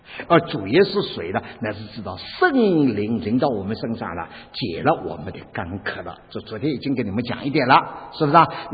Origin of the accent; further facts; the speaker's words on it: China; 所以弟兄姊妹呢，我们是中国人，现在也没有其他国家的人啊